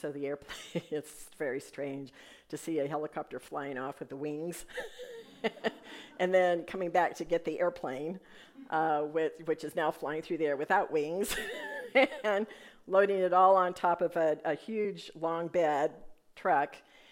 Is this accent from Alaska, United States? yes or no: yes; Alaska, United States; So I am a past resident of Alaska of 25 years, so I grew up in Alaska, in a time when Alaska was really the last frontier.